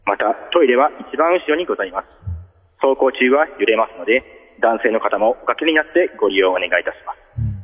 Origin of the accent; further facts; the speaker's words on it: Hiroshima, Japan; 地元が広島なんですけど。